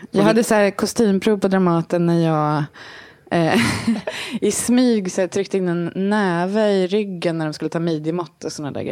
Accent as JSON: {"language": "Swedish", "town": "Härnösand", "region": "Västernorrland County", "country": "Sweden", "tie": "born or raised there", "also_born_or_lived": "Gothenburg", "said": "jag föddes i Göteborg. Jaha. Sen flyttade jag till Härnösand."}